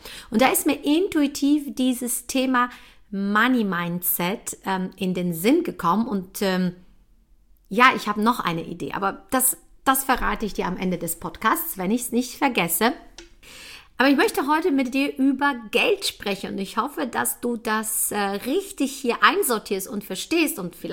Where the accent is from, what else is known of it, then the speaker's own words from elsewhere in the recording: Poland; now in Germany; Ich bin aus Polen geflüchtet mit zwei Koffern, mit meinen Eltern.